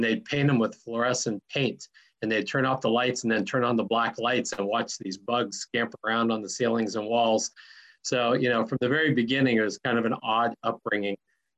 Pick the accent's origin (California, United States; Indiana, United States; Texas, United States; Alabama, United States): California, United States; San Diego; born there; I was born down in San Diego, and I was born on a sand-floored surf shack, Mission Beach.